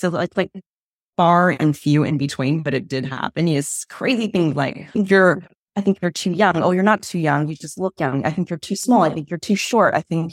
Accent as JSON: {"language": "English", "region": "California", "country": "United States", "tie": "born or raised there", "said": "as an American citizen growing up in Silicon Valley."}